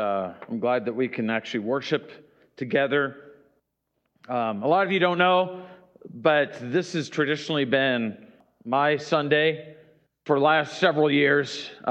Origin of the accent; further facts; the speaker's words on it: New Orleans, Louisiana, United States; You know, I grew up in New Orleans, and down in New Orleans, everyone knows about Mardi Gras.